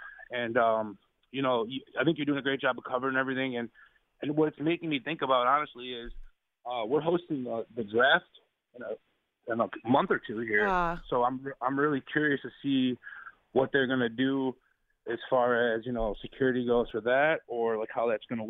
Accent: Detroit, Michigan, United States; First, like, I am from Detroit, not saying like, oh, whatever, but it's kind of like a thing out here.

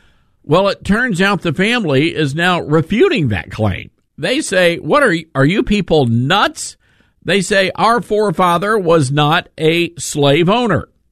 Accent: the South, United States; Now, I grew up in the South. I know plenty of white people who love eating chicken. We call it the gospel bird.

